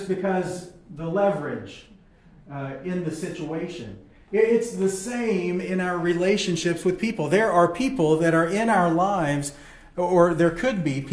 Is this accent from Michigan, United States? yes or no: no; Waldport, Oregon, United States; If that means being a missionary right here in my hometown of Waldport, that's fine.